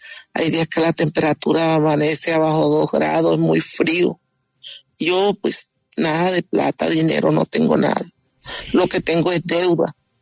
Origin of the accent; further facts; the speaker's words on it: Venezuela; now in Mexico; O sea, de que yo salí de Venezuela, yo salí de Colombia.